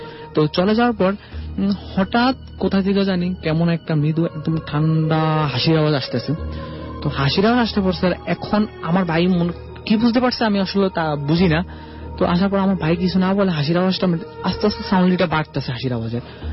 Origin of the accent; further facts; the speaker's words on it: Chandpur, Chittagong Division, Bangladesh; now in Dhaka, Bangladesh; আমার গ্রামের বাড়ি চাঁদপুর বাবুয়ার উত্তর মশাদি গ্রামে।